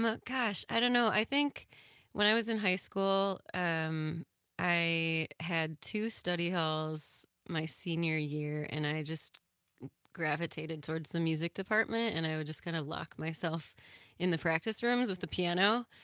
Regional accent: Fort Atkinson, Wisconsin, United States; So I grew up in Fort Atkinson, which is southeast of here.

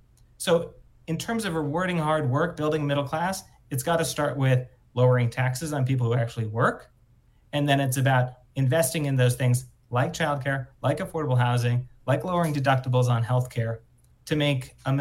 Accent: Minnesota, United States; Governor Walz was able to do in Minnesota, my home state

